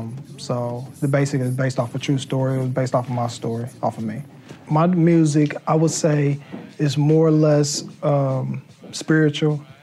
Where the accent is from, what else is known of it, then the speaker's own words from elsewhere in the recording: Indianapolis, Indiana, United States; also born or lived in Akron, Ohio; now in Los Angeles, United States; I was born in Akron, Ohio. I was raised in Indianapolis, Indiana, and currently I stay in Los Angeles, California.